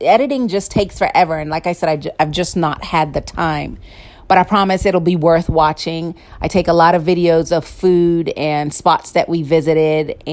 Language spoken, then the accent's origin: English; Jamaica; Hello, I'm Jamaican.